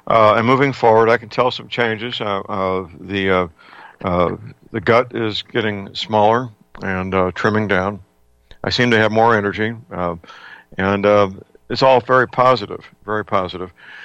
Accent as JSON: {"language": "English", "town": "St. Louis", "region": "Missouri", "country": "United States", "tie": "born or raised there"}